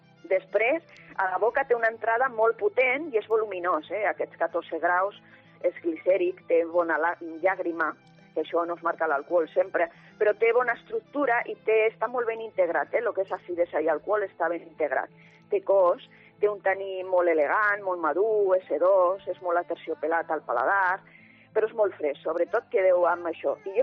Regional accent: Aragon, Spain; el meu poble, o sigui, el Campo de Borja

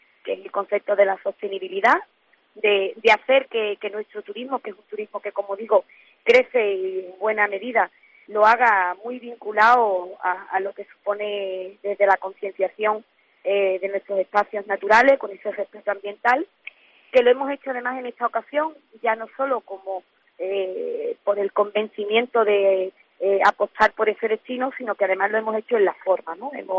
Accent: Andalusia, Spain; quienes somos de Cádiz

